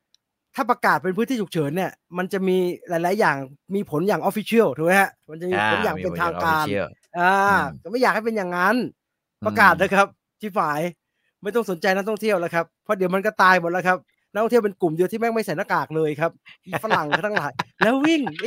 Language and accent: Thai; Chiang Mai, Thailand; ในฐานะผมเป็นคนเชียงใหม่เนี่ยผมรู้สึกว่าไม่ต้องแก้หรอกครับ